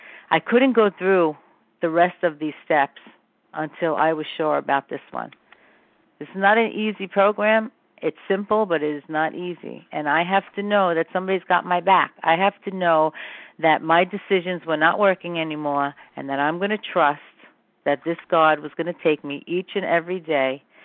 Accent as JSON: {"language": "English", "town": "Brooklyn", "region": "New York", "country": "United States", "said": "I'm not turning my life over to anybody. I'm from Brooklyn."}